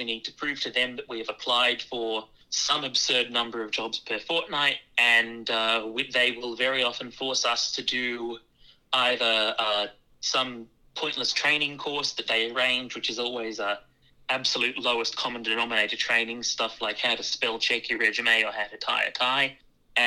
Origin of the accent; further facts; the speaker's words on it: Newcastle, New South Wales, Australia; I grew up in Newcastle